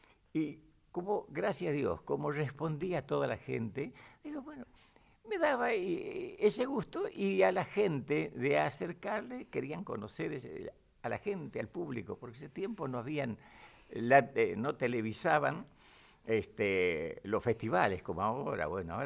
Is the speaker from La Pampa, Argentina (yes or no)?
no; Forres, Santiago del Estero, Argentina; Me crié en Forres.